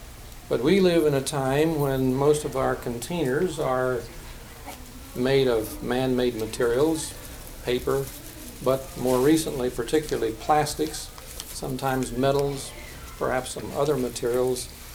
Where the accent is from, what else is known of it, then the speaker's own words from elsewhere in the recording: Elkins, West Virginia, United States; this is something new to see right here in my hometown of Elkins, West Virginia.